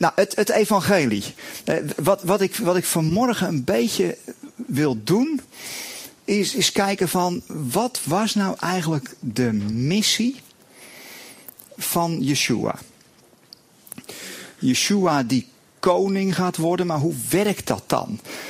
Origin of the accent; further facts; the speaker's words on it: Amersfoort, Utrecht, Netherlands; Ik kom uit Amersfoort, voor degenen die dat niet weten.